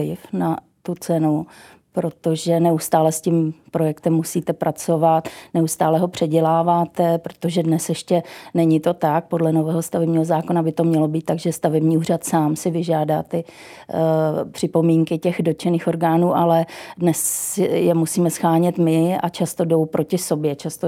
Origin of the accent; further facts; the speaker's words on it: Brno, South Moravian Region, Czechia; já jsem z Brna, tak já si to můžu dovolit